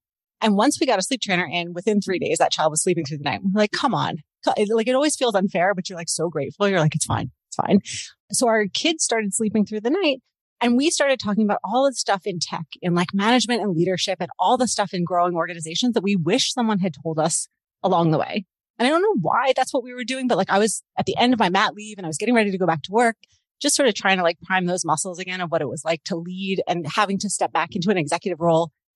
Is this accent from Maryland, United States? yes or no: yes; Baltimore, Maryland, United States; moved away as an adult; also born or lived in California; now in Canada; No, I grew up in Baltimore in the US, and I married a Canadian. Like, I came to Canada late in life. So basically, I moved to Canada in my 30s